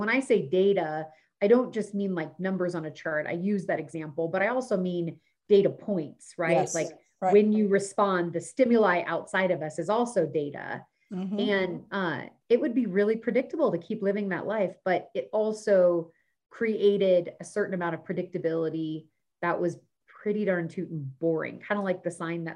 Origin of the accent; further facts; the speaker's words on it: United States; born there; I was born here. I was born in the United States.